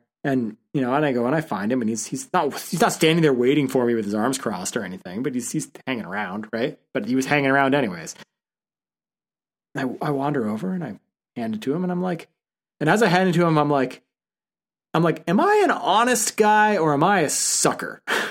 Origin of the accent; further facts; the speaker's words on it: Canada; is that just me looking at it as a Canadian and saying that is weird?